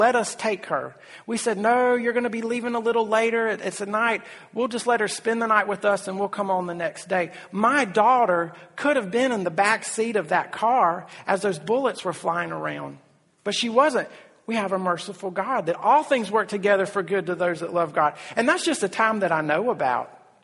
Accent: South Carolina, United States; And again, I'm from South Carolina. Everybody goes to church in South Carolina. That's the buckle of the Bible Belt.

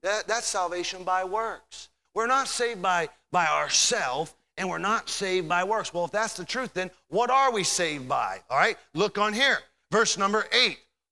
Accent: Michigan, United States; born there; I was born into that family. I was born in Michigan.

